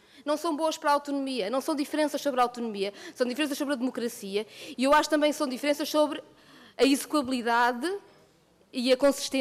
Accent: Porto, Portugal; born there; Eu nasci no Porto, nunca vivi na Madeira, mas depois passei lá 2 anos. Tive lá a residência durante 2 anos. E depois vou para o Canadá.

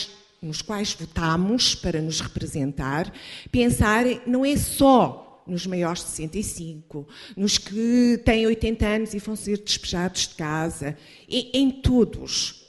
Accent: Lisbon, Portugal; decidi voltar à minha cidade natal, Lisboa, e queria, de alguma forma, ter a vivência e a experiência de poder viver num bairro histórico.

